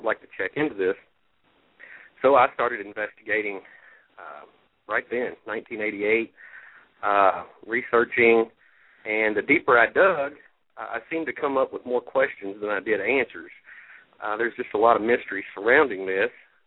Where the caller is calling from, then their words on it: Greensburg, Kentucky, United States; I'm in the beautiful Bluegrass State, calling from Greensburg, Kentucky.